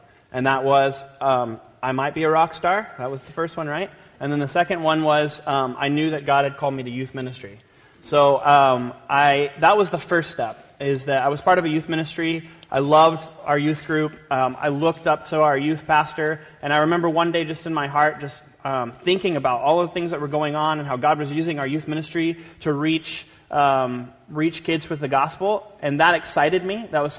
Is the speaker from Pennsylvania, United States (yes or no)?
no; Wyoming, United States; we're from Wyoming originally